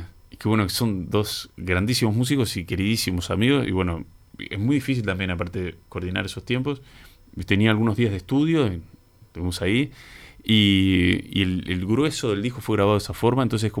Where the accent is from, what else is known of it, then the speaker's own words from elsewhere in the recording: Uruguay; soy uruguayo, entonces como que pienso y siento muchas veces y intento expresar en la lengua que me nace